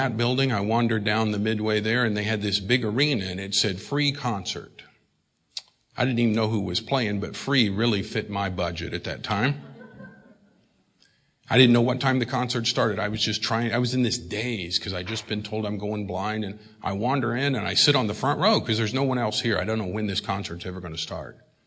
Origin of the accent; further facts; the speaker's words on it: Oklahoma, United States; I'm from Oklahoma. We don't have a beach. But thankfully, we got a river that doesn't have any water in it most of the time.